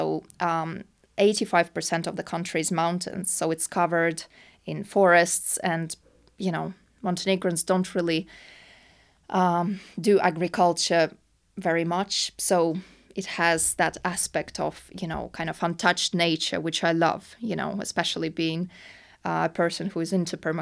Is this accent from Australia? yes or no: no; Russia; now in United Kingdom; so I grew up in Russia and my parents own their own house and their own land, and I was always, I'm not a city girl, and I really love my countryside.